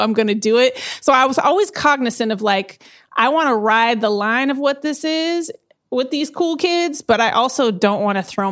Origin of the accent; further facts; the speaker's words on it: Eugene, Oregon, United States; also born or lived in Portland, United States / Salinas, United States / San Diego, United States / Phoenix, United States; I am from Eugene, Oregon originally. And then I moved to Portland, Oregon, Salinas, California, San Diego, Phoenix, and then Brooklyn.